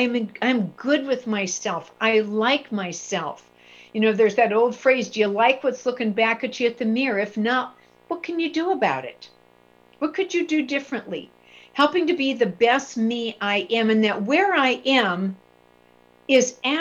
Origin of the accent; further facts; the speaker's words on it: Midwest, United States; I was raised in the Midwest. Everything's polyester. There's very little color there, at least in our home.